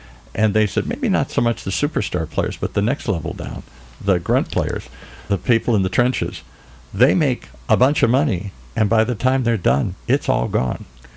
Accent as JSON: {"language": "English", "region": "Midwest", "country": "United States", "tie": "born or raised there", "said": "I grew up in the Midwest, the Packers, the Lions, the Vikings, all that kind of stuff."}